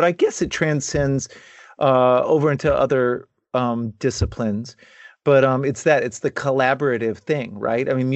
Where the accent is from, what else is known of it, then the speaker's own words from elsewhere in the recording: Dallas, Texas, United States; you know, I grew up in Dallas, and we went to Austin all the time.